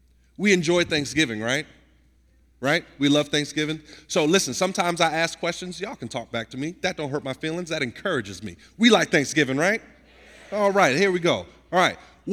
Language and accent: English; Nashville, Tennessee, United States; I'm from Nashville, Tennessee, right? I live there now, right? But live in Nashville, Tennessee.